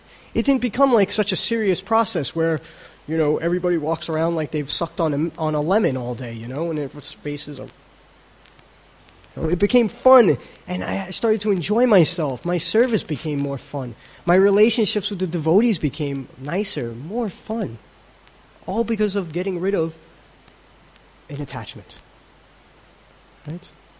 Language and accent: English; United States; see, I'm an American, and so Americans, we do, I don't know if they do it in Europe, they call a New Year's resolution.